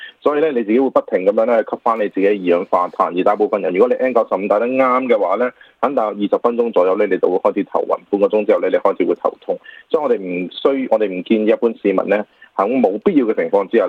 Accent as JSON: {"language": "Cantonese", "country": "Australia", "said": "澳洲嘅貨源除咗我哋澳洲人訂之外咧"}